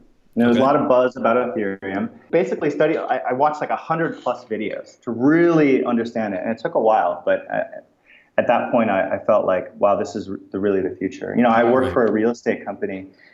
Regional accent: New York, United States; I'm from New York, but I adopted California.

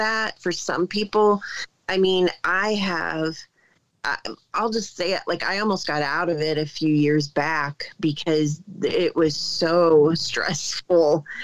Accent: Ohio, United States; I'm just a normal person. I'm a teacher from Ohio.

